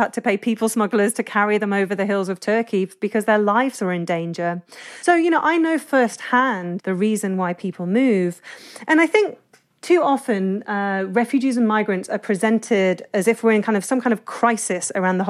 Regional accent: London, United Kingdom; I'm a Londoner born and bred, but, you know, my parents are economic migrants to the UK.

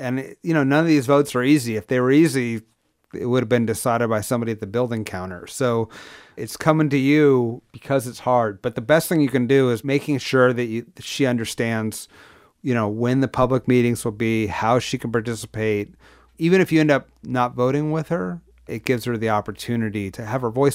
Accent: Santa Cruz, California, United States; Okay. So, and I grew up in Santa Cruz.

